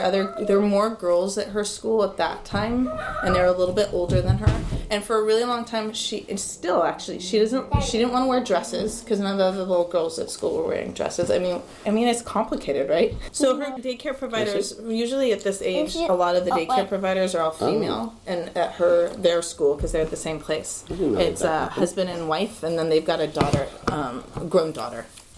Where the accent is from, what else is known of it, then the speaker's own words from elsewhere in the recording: Berkeley, California, United States; I'm 40 years old. I grew up in Berkeley, and I've got a husband and two daughters.